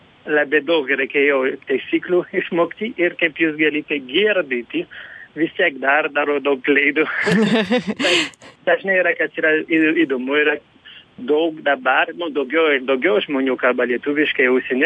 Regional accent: France; Lithuanian is a second language; Ir aišku, kaip prancūzas, aš turėjau daug pasirinkimų, kaip Anglija, Ispanija, Italija.

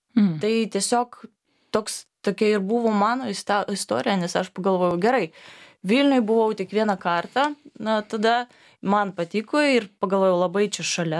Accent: Minsk, Belarus; now in Lithuania; Aš pati esu iš Minsko, jau seniai gyvenu Lietuvoje. Apie 15 metų, man atrodo

